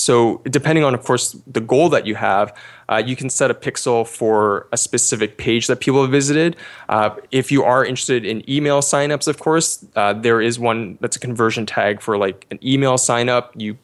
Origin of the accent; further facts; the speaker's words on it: Canada; I'm actually Canadian